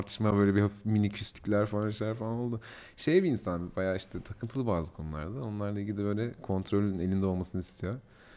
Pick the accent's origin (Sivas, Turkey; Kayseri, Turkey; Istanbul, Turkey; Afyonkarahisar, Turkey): Istanbul, Turkey; İstanbul.